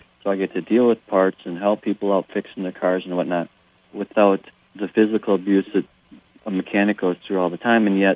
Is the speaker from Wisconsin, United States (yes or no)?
yes; Hager City, Wisconsin, United States; Actually, I grew up in Hager City, actually, halfway between Redwing and Ellsworth. I grew up on an 80-acre hobby farm my parents had